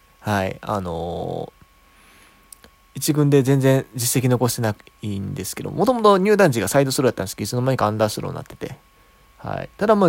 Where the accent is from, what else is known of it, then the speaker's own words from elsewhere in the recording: Kansai, Japan; 近年割とやっぱ自分関西出身っていうのだと